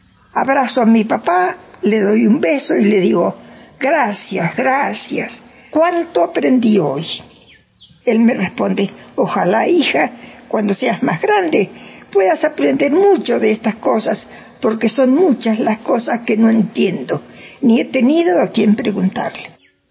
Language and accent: Spanish; Tandil, Buenos Aires Province, Argentina; a una escuela más grande, justamente a mi pueblo natal Tandil